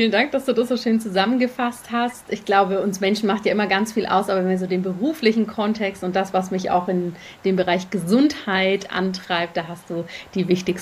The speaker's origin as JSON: {"language": "German", "country": "Germany", "tie": "born or raised there", "lives_now": "Zurich, Switzerland", "said": "Wir wohnen in Zürich, das ist meine Wahlheimat. Ich bin ursprünglich in Deutschland aufgewachsen, wohne hier mit meinem Mann und meinen zwei Kindern."}